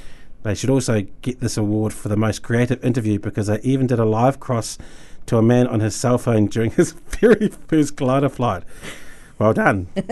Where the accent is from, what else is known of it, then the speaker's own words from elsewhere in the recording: Christchurch, Canterbury, New Zealand; I was born and raised in Christchurch, but I wasn't here for the quakes.